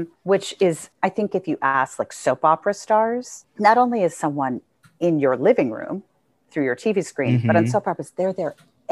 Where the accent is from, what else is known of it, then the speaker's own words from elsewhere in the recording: New York City, New York, United States; I grew up in New York City. I saw lots of Broadway shows, original casts of Broadway shows